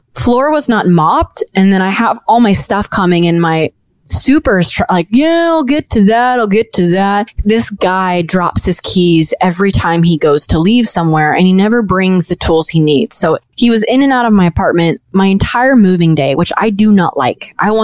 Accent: Boulder, Colorado, United States; now in New York, United States; I come from Boulder, which is really, like, easy place to live.

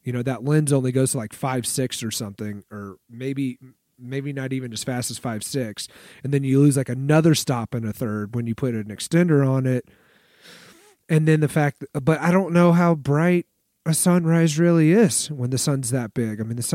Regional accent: Texas, United States; You know, obviously I'm from Texas, so the idea that you could just drive over to another state in a couple hours is a little bit foreign to me.

